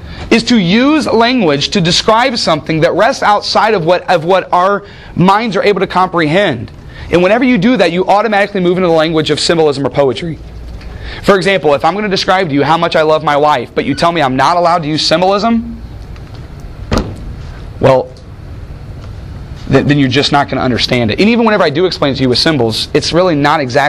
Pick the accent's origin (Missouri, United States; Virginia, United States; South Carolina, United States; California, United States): Missouri, United States; Wentzville; I grew up in Wentzville, St. Louis area.